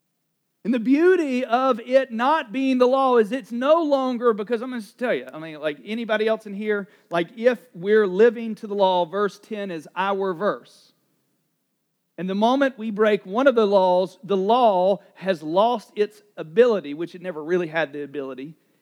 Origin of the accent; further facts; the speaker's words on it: the South, United States; I mean, I grew up in the South.